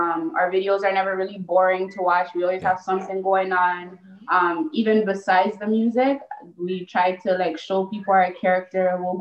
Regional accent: Toronto, Ontario, Canada; And we are from the West End of Toronto, you know, just trying to make a way, pretty much.

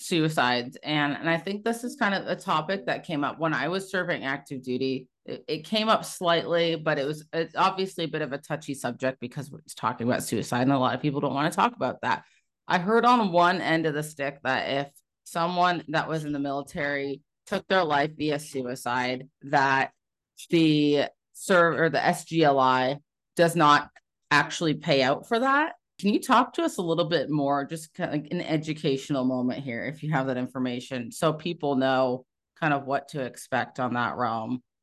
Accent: Iowa, United States; Yeah, I'm from Iowa originally.

